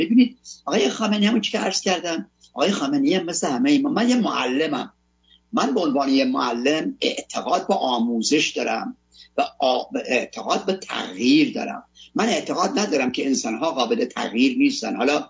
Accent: Iran; ما هممون ایرانی هستیم، ما ایرانی هستیم

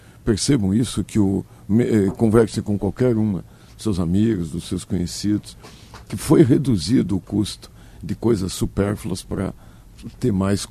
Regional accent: Rio Grande do Sul, Brazil; born there; estar aqui no meu estado, sou gaúcho de nascimento, né?

